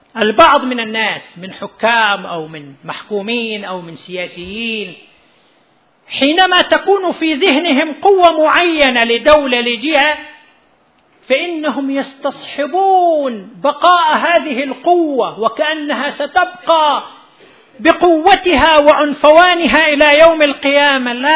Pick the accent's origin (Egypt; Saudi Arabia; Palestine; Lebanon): Saudi Arabia; مثل بلادنا المملكة العربية السعودية لها علاقات وثيقة بالولايات المتحدة الأمريكية